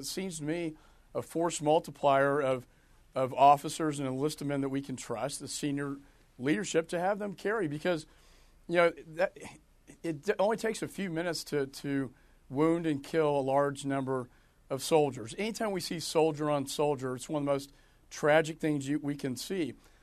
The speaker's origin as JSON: {"language": "English", "region": "Texas", "country": "United States", "said": "as a Texan like yourself, this tragedy really hits hard, hits home."}